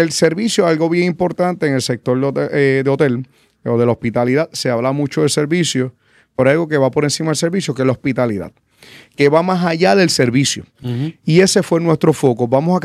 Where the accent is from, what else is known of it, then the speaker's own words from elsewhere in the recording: Castañer, Puerto Rico; also born or lived in Adjuntas; Así que, de una forma u otra, siempre he sido de Castañer y de Adjuntas. Hacía 2 años yo comencé a trabajar una casa que tengo allí en el pueblo, en el barrio de Yahuecas, de Adjun